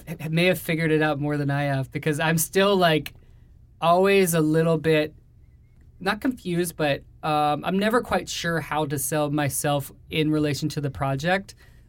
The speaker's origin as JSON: {"language": "English", "region": "Georgia", "country": "United States", "lives_now": "New York, United States", "said": "we're three guys from Georgia who moved to New York together, and we make animation, live action."}